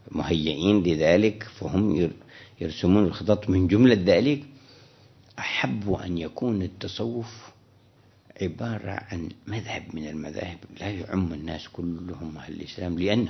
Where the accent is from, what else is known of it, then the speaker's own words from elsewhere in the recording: Yemen; عندنا في اليمن